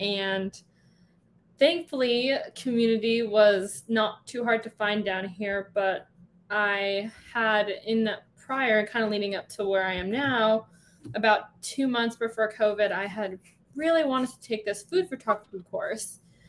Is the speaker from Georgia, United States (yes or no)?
no; Washington, United States; also born or lived in Seattle; I never thought I'd end up down here, but I have, I was raised in Washington and spent a lovely few years in Seattle, and I thought it was time to go somewhere a little bit warmer.